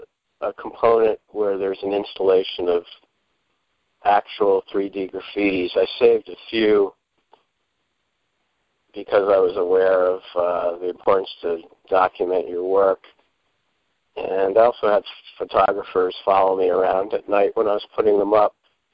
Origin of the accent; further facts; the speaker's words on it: New York City, New York, United States; Well, as a kid, I grew up in New York City, so one of the things I used to do on the way to school was climb these no parking signs.